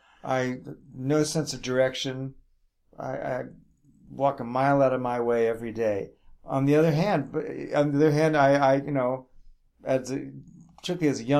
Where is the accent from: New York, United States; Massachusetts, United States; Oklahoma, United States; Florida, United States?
New York, United States; New York City; Well, I knew, maybe because I'm from New York City, or maybe just nature gave me a pragmatic attitude about life.